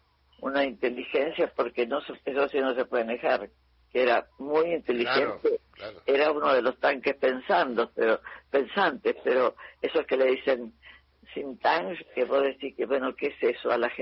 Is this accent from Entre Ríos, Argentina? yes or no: yes; Entre Ríos, Argentina; now in Buenos Aires, Argentina; Yo soy de Entre Ríos, por supuesto, entonces estoy viviendo como fuera de mi tierra, aquí en Buenos Aires